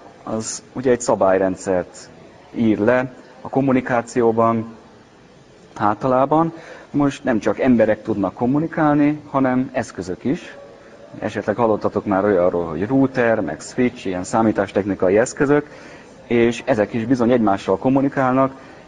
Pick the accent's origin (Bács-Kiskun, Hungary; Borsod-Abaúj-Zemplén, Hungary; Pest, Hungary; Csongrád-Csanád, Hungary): Bács-Kiskun, Hungary; Kecskemét; eredetileg kecskeméti gyerek vagyok